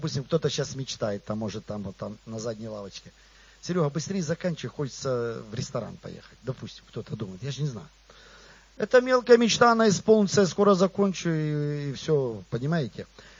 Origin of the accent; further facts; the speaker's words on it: Zorynsk, Luhansk Oblast, Ukraine; born there; Мы родились не в США, а в Украине. И кто-то, может быть, не в Киеве, а в Славянске или в Зоринске вообще я родился